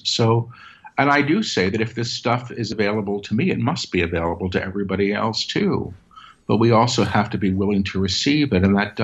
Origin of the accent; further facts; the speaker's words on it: Manhattan, New York, United States; I grew up in Manhattan, you know, in the 60s.